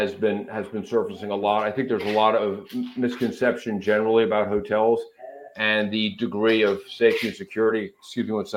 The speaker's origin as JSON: {"language": "English", "country": "United States", "said": "But I think, you know, for me as an American, a lot of times I didn't think about you have people in other countries overseas"}